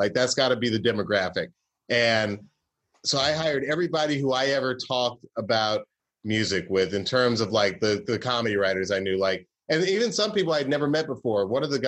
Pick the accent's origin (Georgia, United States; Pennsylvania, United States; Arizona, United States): Georgia, United States; Atlanta; he knew that I was from Atlanta and that I had a great interest in music